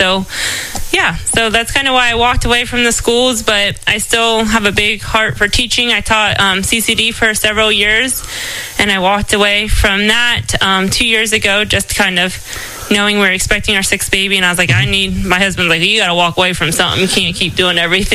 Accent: Russia, Ohio, United States; I am from Rishi, another small town about 40 minutes away from Fort Recovery. I still like to go back and visit my hometown.

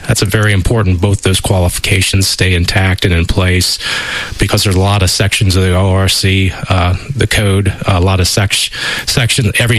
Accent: Ohio, United States; born there; I was born in the Allen County area between Spencerville and Delphus. My parents had seven children. I was the last of the seven.

